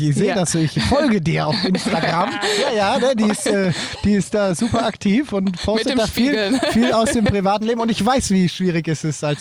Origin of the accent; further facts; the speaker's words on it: Switzerland; Und dann gerade als Schweizerin, das hat mir immer imponiert, das so zu machen.